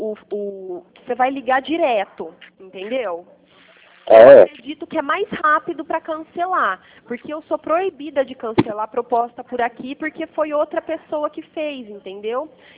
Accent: Pirassununga, São Paulo, Brazil; Eu sou de Pirassununga

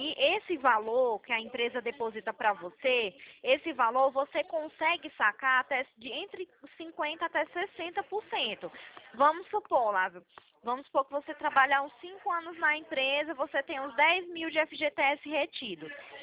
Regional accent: Ceará, Brazil; Sou cearense também, morei um tempinho aí em Fortaleza.

